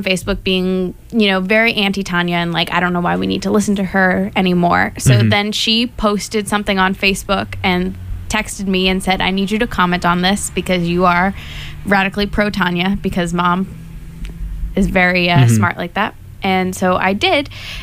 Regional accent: Massachusetts, United States; because we are from Massachusetts, right?

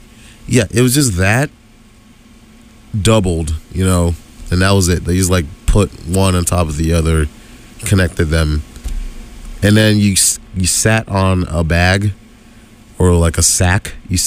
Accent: Houston, Texas, United States; See, I'm from Houston, Texas.

